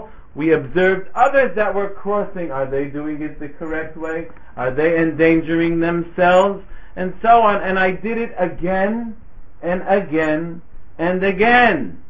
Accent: United States; Now, I'm originally from the States.

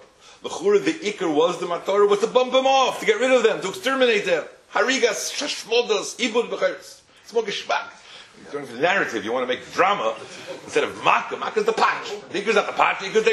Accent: Brooklyn, New York, United States; I'm not English. I come from Brooklyn.

